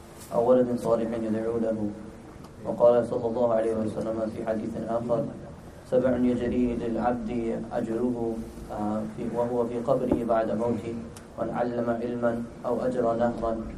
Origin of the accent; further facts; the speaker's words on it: New York, United States; Myself being born and raised in New York, we've only seen Islam grow.